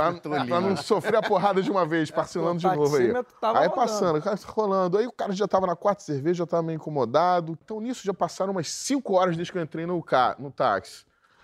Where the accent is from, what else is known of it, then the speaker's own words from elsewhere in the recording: Rio de Janeiro, Brazil; vamos, a gente é carioca, porra